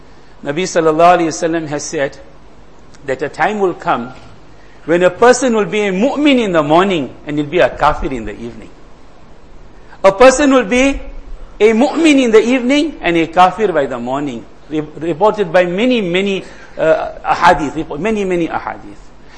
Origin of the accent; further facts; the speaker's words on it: South Africa; there are great lessons for us to learn as South African Muslims, as a minority.